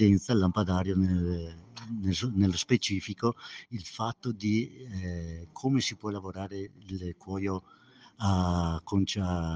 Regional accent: Grigno, Trentino-Alto Adige, Italy; sono da Grigno, provincia di Trento.

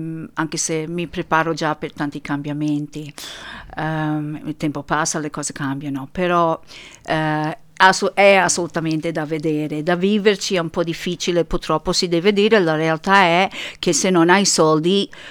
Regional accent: New York, United States; moved away as an adult; now in Feltre, Italy; sono nata e cresciuta a New York e ho deciso per scelta mia, da grande adulta, a venire a stabilirmi a Feltre. E ho origini, mia mamma è nata a Seren del Grappa, mio papà era genovese, nato e cresciuto a Genova, hanno immigrato, il cognome è del sud

